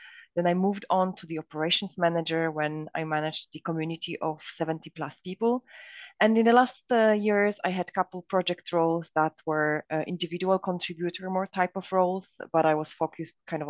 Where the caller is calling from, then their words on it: Krakow, Lesser Poland, Poland; I'm calling you today from Krakow, which is based in Poland.